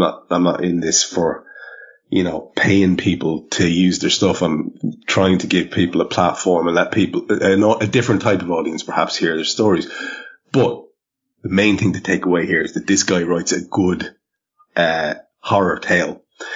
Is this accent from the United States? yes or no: no; Ireland; For me, as an Irish bloke like yourself, we're steeped in this stuff.